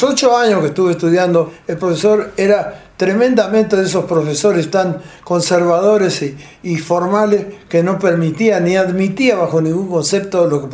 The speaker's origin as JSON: {"language": "Spanish", "town": "Concordia", "region": "Entre Ríos", "country": "Argentina", "tie": "born or raised there", "said": "se dio la casualidad que en mi pueblo, en Concordia, y lo nombro porque lo quiero mucho a mi pueblo"}